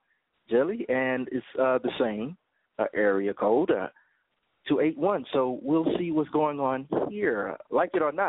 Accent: Chicago, Illinois, United States; Even though I'm from Chicago. Yeah, I'm from Chicago, but I love the Texans.

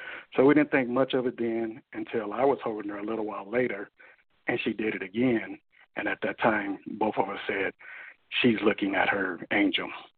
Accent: Battle Creek, Michigan, United States; born there; I was born in Battle Creek, Michigan, Serial City. The birthplace of Kellogg's and Post.

